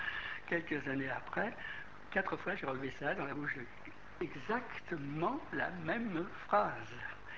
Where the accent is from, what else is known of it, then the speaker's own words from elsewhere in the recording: France; born there; je suis né par hasard en France, je suis par hasard français, je n'y suis pour rien, je n'en ai ni honte ni gloire. Et je suis homme d'abord et citoyen du monde